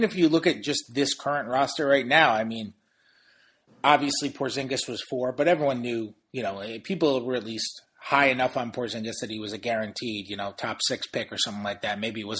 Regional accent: New York, United States; I am from New York and grew up in New York and lived in New York, and all of my friends from growing up are huge Knicks fans.

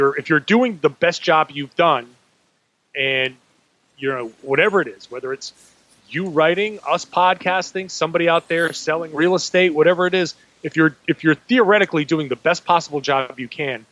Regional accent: Rhode Island, United States; When I was like 16 growing up in Rhode Island, my dad would take me to the dog track

